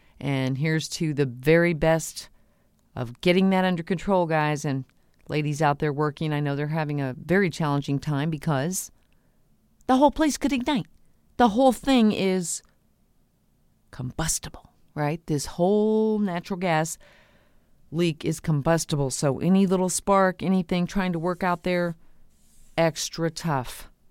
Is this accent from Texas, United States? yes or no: yes; Corpus Christi, Texas, United States; One that really touched me was in my hometown of Corpus Christi, Texas